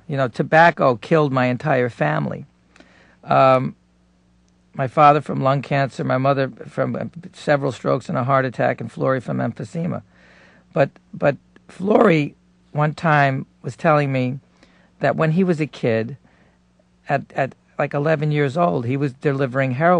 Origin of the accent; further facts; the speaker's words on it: New Jersey, United States; I don't think, to my knowledge, that he had even an idea that I was from New Jersey.